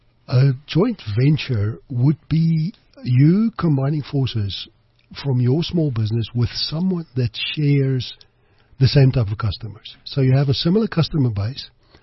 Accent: United States; I grew up in business in America

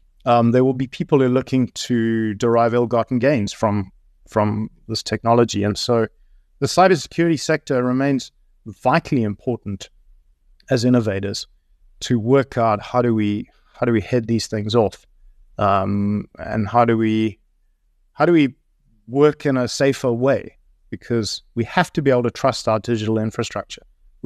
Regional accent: South Africa; I think it's something I learned as a South African is an unbridled optimism

